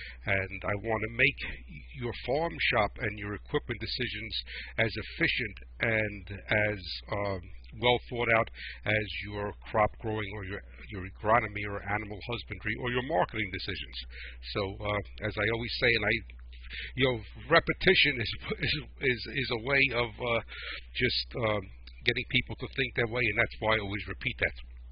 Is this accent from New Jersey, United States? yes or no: yes; New Jersey, United States; That sounds like I'm from New Jersey. I didn't mean to say that. I am from New Jersey. But sounds like I'm from Brooklyn.